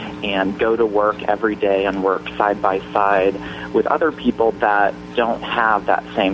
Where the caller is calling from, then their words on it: Chicago, Illinois, United States; I am in Chicago. I'm in our office here in Chicago.